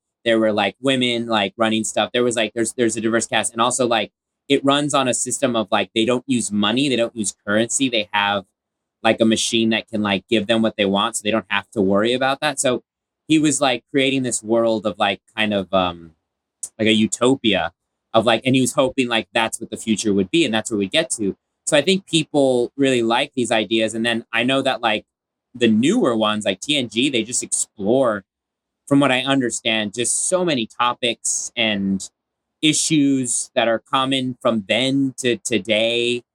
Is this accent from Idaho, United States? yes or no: no; El Paso, Texas, United States; Gene Roddenberry, who created it, who's from my hometown, I believe. I think he's from El Paso, Texas.